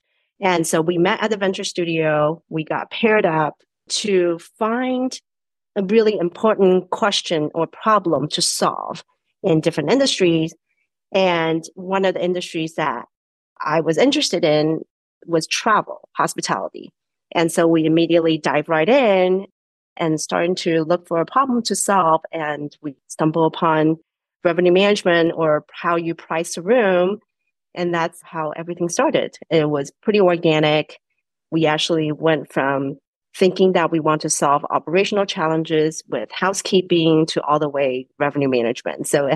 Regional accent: Taiwan; moved away as an adult; now in United States; But I grew up in Asia, so I grew up in Taiwan. That's where the hotel was. I came to the States for college and I just stayed. And my parents are still back in Asia.

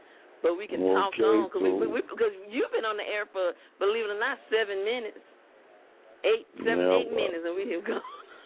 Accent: Jasmine, Mississippi, United States; I grew up in Jasmine, Mississippi. I love my rednecks and I love my roughnecks.

